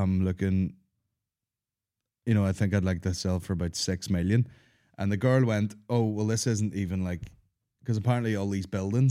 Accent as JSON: {"language": "English", "town": "New York City", "region": "New York", "country": "United States", "said": "I am a New Yorker."}